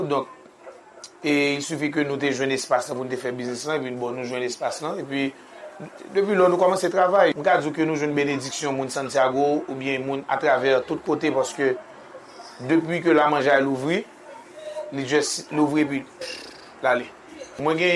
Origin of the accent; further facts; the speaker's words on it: Dominica; Nous venons du Dominique